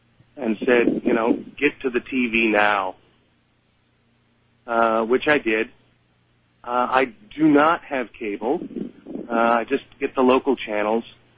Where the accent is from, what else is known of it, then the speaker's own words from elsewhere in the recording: United States; moved away as an adult; now in Taiwan; I'm an American who's been living overseas here for about 12 years.